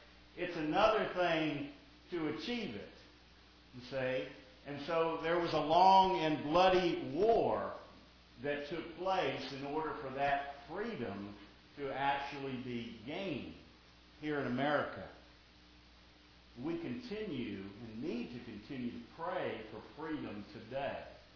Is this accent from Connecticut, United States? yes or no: no; Texas, United States; Okay, because I'm from Texas.